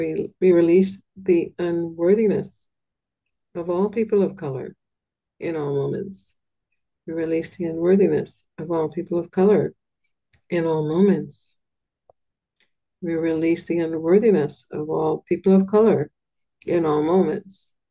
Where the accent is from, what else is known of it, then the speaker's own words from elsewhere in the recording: Bahamas; I just want to say I'm from the Bahamas. We didn't have that.